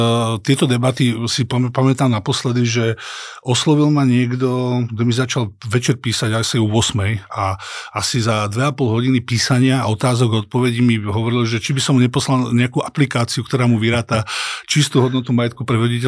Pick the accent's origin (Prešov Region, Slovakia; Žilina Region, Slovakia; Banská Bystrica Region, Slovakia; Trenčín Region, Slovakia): Trenčín Region, Slovakia; Dolná Súča; som chalán z dediny, z Dolnej Súče